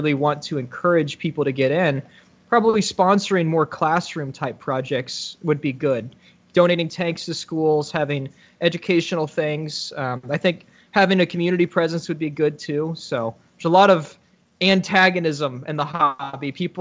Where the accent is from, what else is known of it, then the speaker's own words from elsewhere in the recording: Tonganoxie, Kansas, United States; So I grew up in Tonganoxie, Kansas. I did not have the internet.